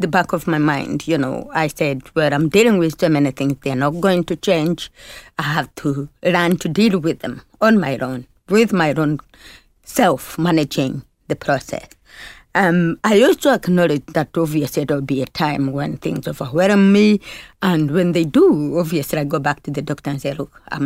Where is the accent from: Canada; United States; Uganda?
Uganda; I grew up in Uganda, in rural Uganda, which had no facilities for audiology.